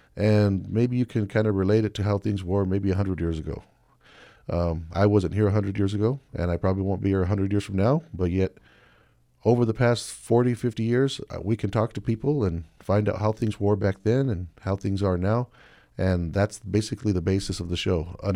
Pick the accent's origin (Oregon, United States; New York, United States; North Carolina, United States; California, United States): California, United States; Pala; I'm just trying to show off what I was taught as a child growing up in Pala.